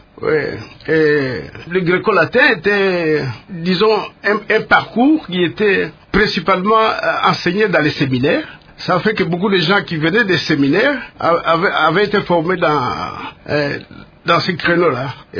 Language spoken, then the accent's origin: French; Bukavu, South Kivu, DR Congo; born there; Je suis né à Costermansville à cette époque-là. C'est le nom que portait Bukavu en 1943.